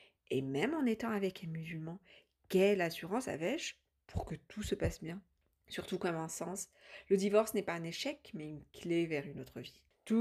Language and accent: French; Algeria; J'ai 28 ans, je suis née et j'ai grandi en Algérie dans une famille pratiquante.